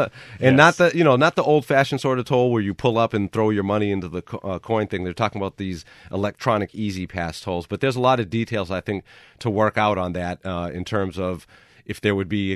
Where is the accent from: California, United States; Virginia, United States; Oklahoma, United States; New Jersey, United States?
California, United States; also born or lived in Cape Cod, United States; Yes, I mean, I was born here, but I was raised in California